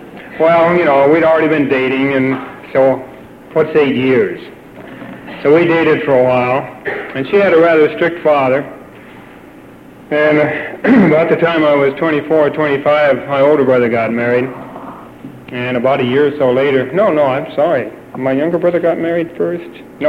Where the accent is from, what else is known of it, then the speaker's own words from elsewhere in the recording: Columbus, Ohio, United States; I grew up in Columbus, Ohio, not that that makes any difference